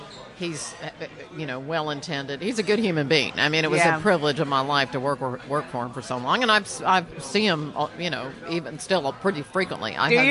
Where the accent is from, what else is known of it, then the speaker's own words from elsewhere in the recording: Texas, United States; I miss it desperately because I'm a Texan through